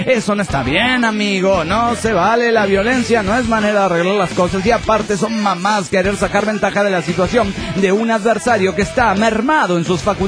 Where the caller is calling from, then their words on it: Guadalajara, Jalisco, Mexico; de Guadalajara, México.